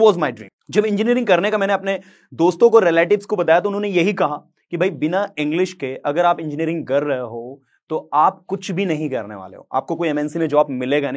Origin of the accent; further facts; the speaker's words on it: Loni, India; तो मैं एक बहुत छोटे गांव से बिलोंग करता हूं, मेरे गांव का नाम है लोनी।